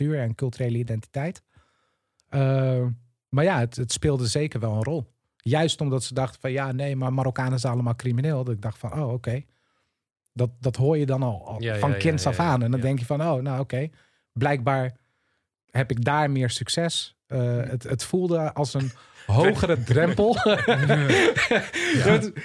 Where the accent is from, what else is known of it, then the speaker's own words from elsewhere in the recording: Culemborg, Gelderland, Netherlands; also born or lived in Tiel; ik ben wel opgegroeid in een volksbuurtje in Culemborg, waar voornamelijk ook Marokkaanse jongeren woonden. Dus ja, ik behoor wel tot een subcultuur in Nederland die de afgelopen 20 jaar ook wel aardig onder vuur heeft gestaan.